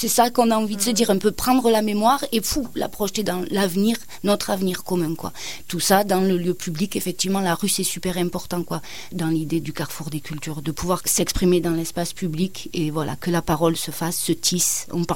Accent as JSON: {"language": "French", "town": "Saint-Étienne-les-Orgues", "region": "Provence-Alpes-Côte d'Azur", "country": "France", "said": "moi, je viens de Saint-Étienne-les-Orgues, là où je travaille."}